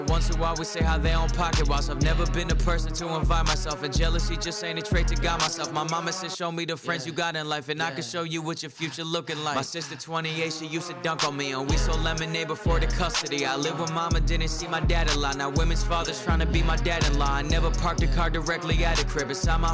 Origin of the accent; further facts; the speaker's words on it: Massachusetts, United States; I had to do it, I'm from Massachusetts. But my mom from Jersey with New York influence.